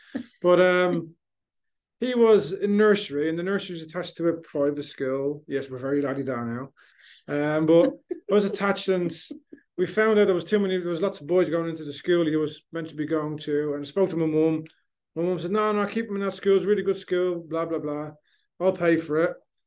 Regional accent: Netherlands; born there; English is a second language; Because I was born in Holland, so sometimes it can be direct

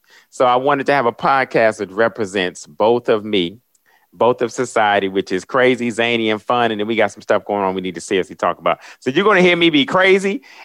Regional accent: Dayton, Ohio, United States; I'm from Dayton, Ohio originally.

